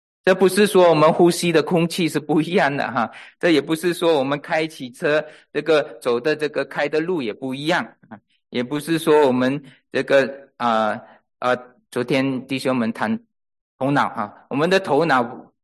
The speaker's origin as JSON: {"language": "Chinese", "country": "Malaysia", "said": "整个房间里面都是马来西亚人，感觉不一样啊，跟自己家乡的人聚在一起啊"}